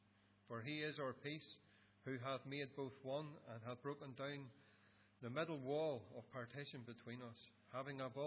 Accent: Ballymena, Northern Ireland, United Kingdom; I was born in Ballymena, up in Ballykeel. I lived with my mum and my dad, and I have a younger brother, Jeff, as I have, and we grew up in Ballykeel

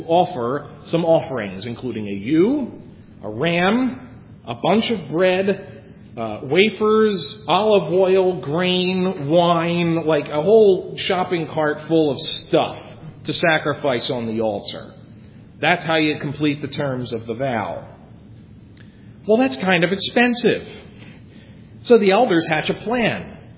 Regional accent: Philadelphia, Pennsylvania, United States; Because I grew up in New Life, Philly.

